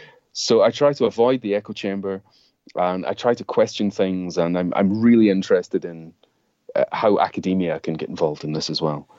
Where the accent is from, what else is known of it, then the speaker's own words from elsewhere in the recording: Scotland, United Kingdom; all the way back to me growing up in Scotland and being a kid who was fascinated with the fact that Scottish heritage, it seemed to be all about innovation.